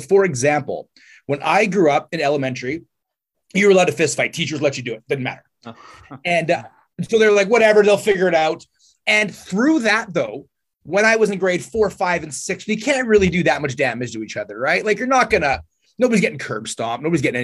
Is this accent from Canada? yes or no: yes; Canada; because I'm a Canadian, I need to really point that out because everybody thinks I'm from the U.S. I'm not.